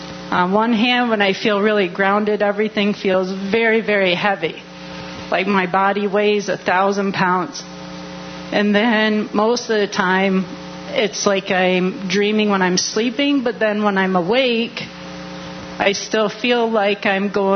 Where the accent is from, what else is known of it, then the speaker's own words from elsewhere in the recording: New York, United States; Good morning, Ralph. … I'm from the Thousand Islands area in northern New York.